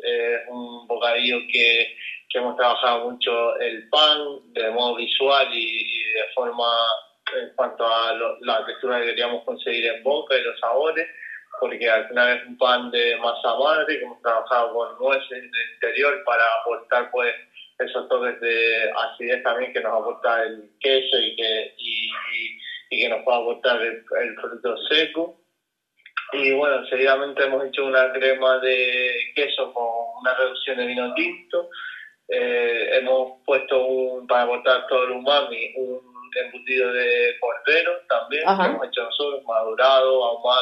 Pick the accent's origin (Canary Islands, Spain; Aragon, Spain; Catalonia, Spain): Canary Islands, Spain; Fuerteventura; a mí siempre me ha gustado mantener la identidad de donde vengo, en este caso de Fuerteventura